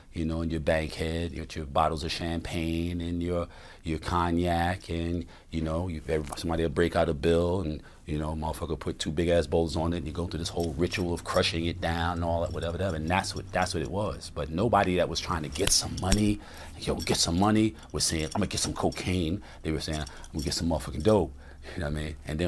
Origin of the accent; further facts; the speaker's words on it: Harlem, New York, United States; because of where I was being raised. I'm from Harlem.